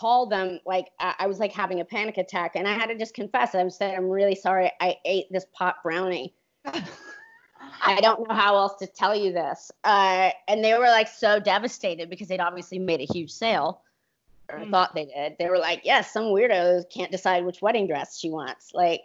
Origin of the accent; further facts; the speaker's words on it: California, United States; I'm like, nah, I can handle this, I'm from California, oh my God